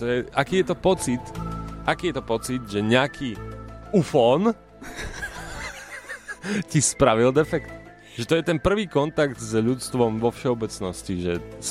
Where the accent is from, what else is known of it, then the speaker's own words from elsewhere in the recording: Košice, Košice Region, Slovakia; Akože ja som síce z Košíc a vyzerám tak, ale nerobil som to.